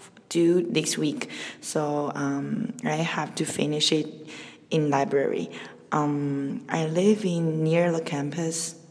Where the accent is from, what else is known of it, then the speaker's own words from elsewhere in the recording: Taiwan; because I'm from Taiwan, and every summer we have like 20s, even more typhoons happen in Taiwan, so I get used to any hurricane, actually.